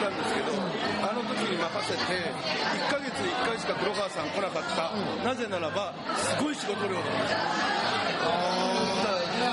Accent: Amami Oshima, Kagoshima, Japan; 僕の実家が奄美大島で、はい、ここは福岡なので里帰りする途中で寄りました。

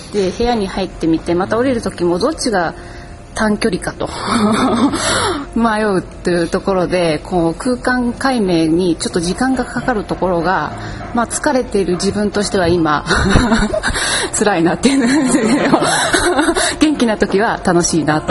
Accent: Hiroshima, Japan; 広島から来ました

